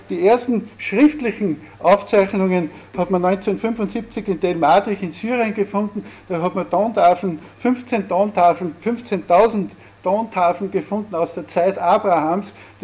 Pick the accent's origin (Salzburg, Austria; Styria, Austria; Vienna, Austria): Salzburg, Austria; Altenmarkt im Pongau; now in Oberndorf, Austria; Ursprünglich stamme ich aus Innergebirge, aus Altenmarkt in Bongau, bis mich meine Frau vor 35 Jahren aus Flacherland nach Oberndorf in Salzburg verschleppt hat. Und dort wohnen wir seit, wie gesagt, 35 Jahren.